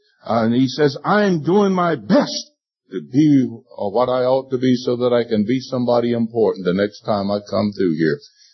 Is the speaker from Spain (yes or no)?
no; North Carolina, United States; I says, I'm from North Carolina. Well, what nationality are you? Well, I'm a U.S. citizen. Well, he's wanting me to tell him I'm an American Indian, and I did.